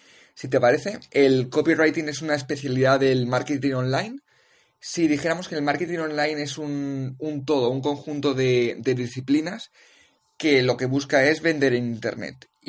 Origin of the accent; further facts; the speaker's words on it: Valencia, Valencian Community, Spain; moved away as an adult; Desde que salí de Valencia, donde me crié y donde estudié, hasta pasar por varios países trabajando de muchísimas cosas